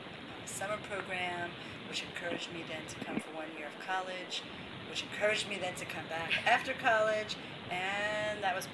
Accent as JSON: {"language": "English", "region": "New Jersey", "country": "United States", "tie": "born or raised there", "moved": "yes", "lives_now": "Ma'ale Adumim, Israel", "said": "Well, I grew up in New Jersey, and when I was about 16 years old, I was persuaded by friends to join a very Zionist youth group"}